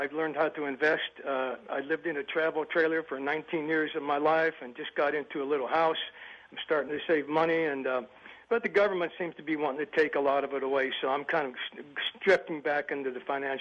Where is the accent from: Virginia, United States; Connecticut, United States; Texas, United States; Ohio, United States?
Ohio, United States; Youngstown; born there; I was born in Youngstown, Ohio, in a steel town, 1943. Grew up...